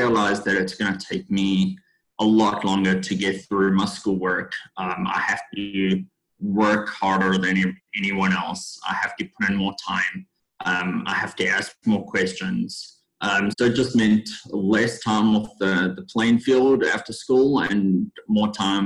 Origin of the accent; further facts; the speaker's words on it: South Africa; now in United States; So I grew up in South Africa and have been living in the U.S. for 10 years now.